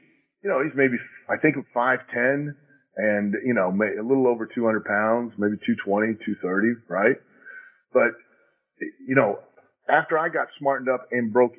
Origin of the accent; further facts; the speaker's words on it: Lima, Ohio, United States; Yeah, I grew up in Lima